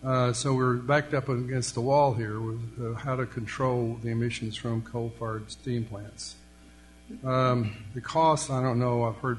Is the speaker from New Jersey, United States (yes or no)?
yes; Elizabeth, New Jersey, United States; I'm from Elizabeth, New Jersey. My church is St. John's Episcopal Church in Elizabeth